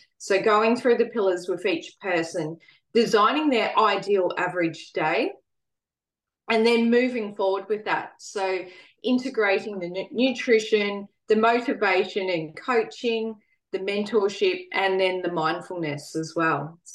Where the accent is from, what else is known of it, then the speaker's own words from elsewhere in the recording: Australia; born there; I'm in Australia at the moment. I'm Australian born, but we quite often travel for various work purposes.